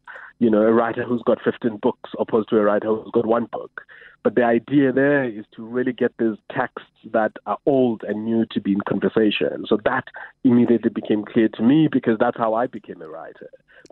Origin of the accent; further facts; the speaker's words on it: South Africa; what those texts have allowed me to do as a South African writer